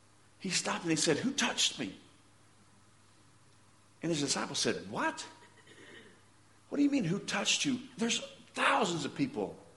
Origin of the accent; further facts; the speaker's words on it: Kansas, United States; Bob Dole's from my home state, real close to where I grew up. I knew exactly where he grew up. I know his area. I know his town.